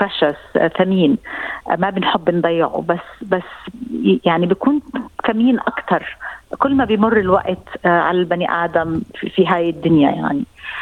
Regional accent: Palestine; احنا اصلنا من فلسطين، فاحنا بتعودين على الحدود المغلقه

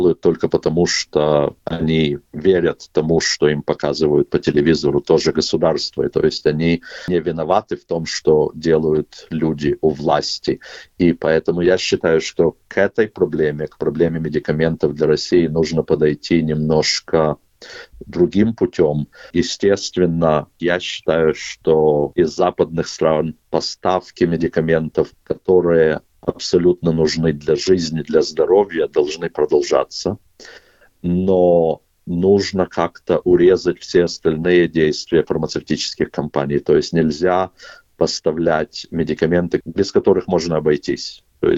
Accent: Kyiv, Ukraine; born there; moved away; Я не украинец, но я родился в Киеве. Мы уехали, когда еще был Советский Союз.

